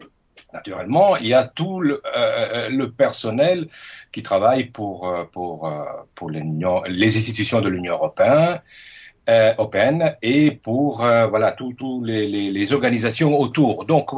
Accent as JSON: {"language": "French", "country": "Italy", "second_language": "French", "moved": "yes", "lives_now": "Belgium", "said": "ma famille est multilingue parce que bon, moi, je suis italien, ma femme est allemande. Nos trois enfants sont nés en Belgique, toujours été à l'école francophone, donc d'un coup, nos conversations se passent en trois langues."}